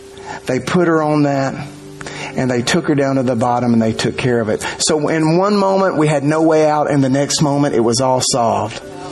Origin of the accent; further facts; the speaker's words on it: Arkansas, United States; We're from South Arkansas.